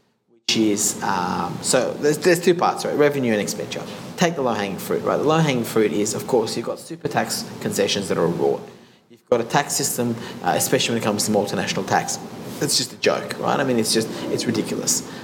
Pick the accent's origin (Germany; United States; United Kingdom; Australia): Australia; I was able to experience the Great Barrier Reef, and that's what makes it great about being Australian.